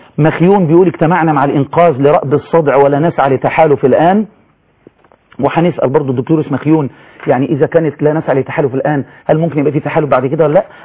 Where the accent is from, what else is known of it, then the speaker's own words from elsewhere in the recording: Egypt; كمصريين محترمين